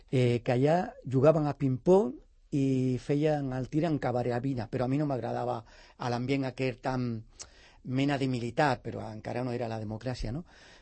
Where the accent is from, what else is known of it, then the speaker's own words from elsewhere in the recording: Sant Cugat, Catalonia, Spain; also born or lived in Écija; jo vaig néixer a Écija, a Sevilla. El que passa que quan tenia 4 anys van venir aquí En principi vivia a una petita masia a les afores de Sant Cugat i després a l'any 75 dintre del poble